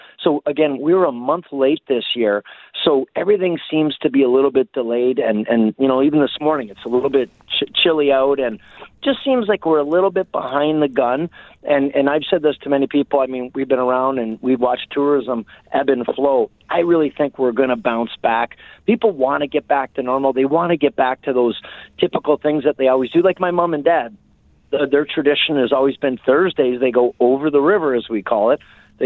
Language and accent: English; Canada; we're proud that we're Canadian.